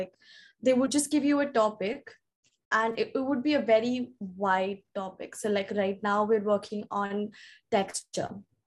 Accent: Delhi, India; now in London, United Kingdom; And I'm from India, Delhi, like from there, yeah.

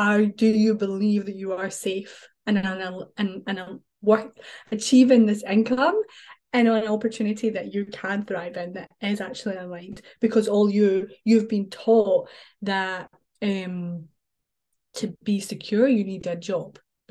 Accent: Scotland, United Kingdom; I am from Scotland.

